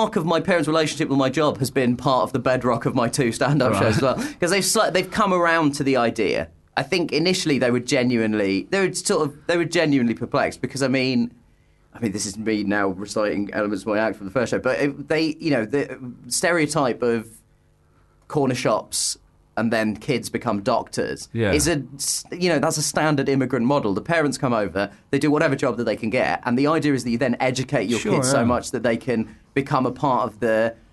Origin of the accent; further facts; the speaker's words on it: Croydon, London, United Kingdom; Because I grew up in Croydon. It's a very multicultural place.